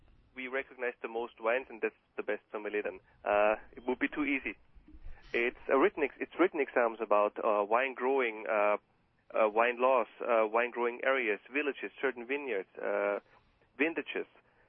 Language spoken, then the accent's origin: English; Brooklyn, New York, United States; also born or lived in Austria; You know, as you hear from my accent, I'm not from New Jersey